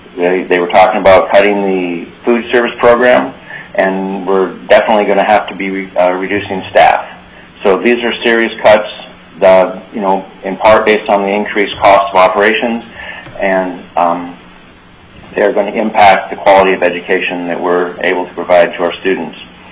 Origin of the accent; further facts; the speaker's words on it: Ambler, Alaska, United States; I grew up in Bush. I grew up in Ambler.